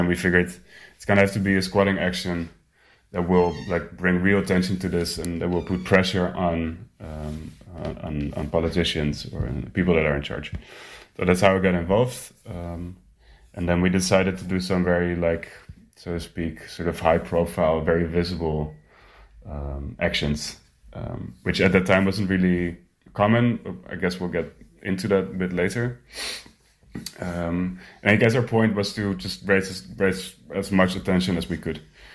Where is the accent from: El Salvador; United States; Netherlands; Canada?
Netherlands; Amsterdam, North Holland; I'm from Amsterdam, born and raised here, so I'm Dutch. I'm a writer and an activist.